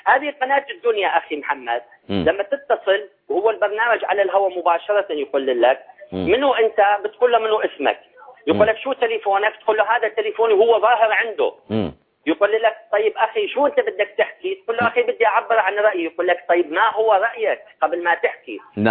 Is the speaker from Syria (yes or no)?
yes; Syria; كسوريين بالداخل وبالخارج